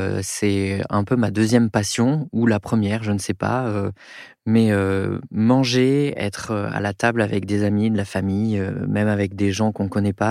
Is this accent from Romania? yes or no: no; Bordeaux, Nouvelle-Aquitaine, France; Quand j'étais petit, mes parents avaient acheté une ferme dans l'Entre-deux-Mers en Gironde, puisque moi, je suis originaire de Bordeaux.